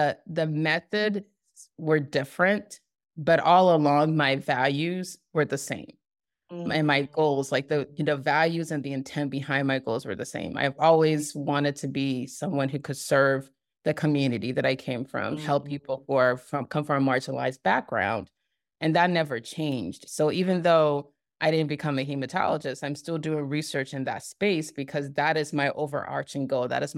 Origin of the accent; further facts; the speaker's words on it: Ghana; I'm originally from Ghana, so I saw it in various forms.